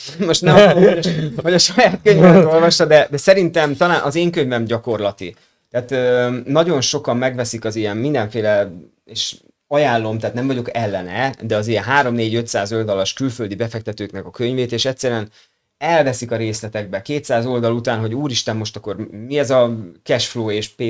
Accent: Budapest, Hungary; azon kívül, hogy pesti vagyok

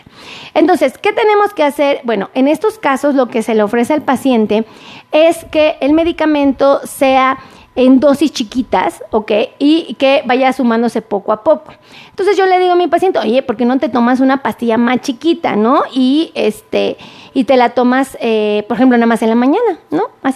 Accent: Mexico; no es como un nombre que ocupemos aquí mucho los mexicanos

